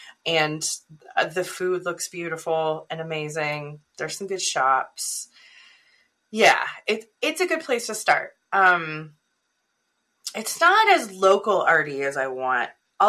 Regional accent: California, United States; now in Seattle, United States; I grew up in California, where BART is the light rail, Bay Area Rapid Transit, and BART is filthy, elderly, and a little murdery.

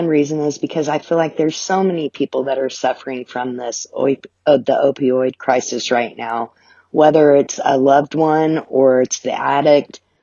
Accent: Richmond, Indiana, United States; But I grew up in Richmond, Indiana, and I grew up with my mom and my stepdad and my brothers.

